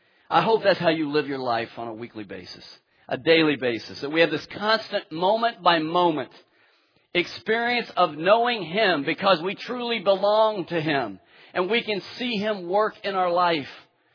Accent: Tulsa, Oklahoma, United States; I mean, I grew up in Tulsa, Oklahoma.

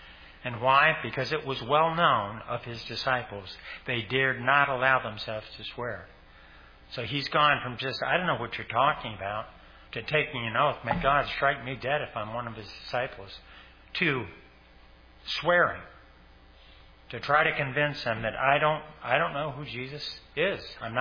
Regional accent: New York, United States; accent: Northern; moved away; I grew up in New York, but I have lived for nearly 50 years with a Southerner, you know.

